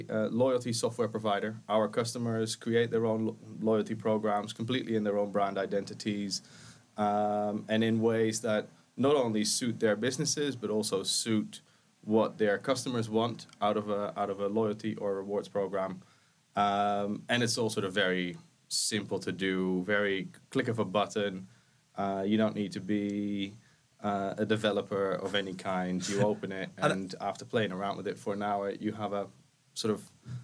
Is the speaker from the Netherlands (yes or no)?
yes; Netherlands; now in United Kingdom; we know that by now. I'm from the Netherlands, lived in the UK for 11 years by now.